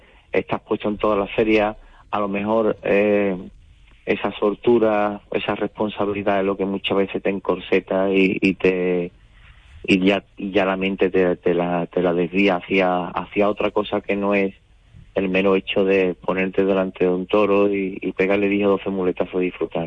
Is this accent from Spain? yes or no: yes; Seville, Andalusia, Spain; Aún siendo sevillano, ¿no? Sevilla también me acogió